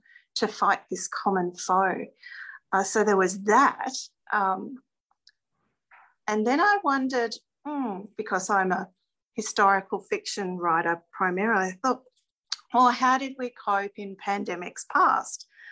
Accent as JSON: {"language": "English", "town": "Sydney", "region": "New South Wales", "country": "Australia", "tie": "born or raised there", "said": "I'm not a Queenslander. I'm very much born and bred in Sydney."}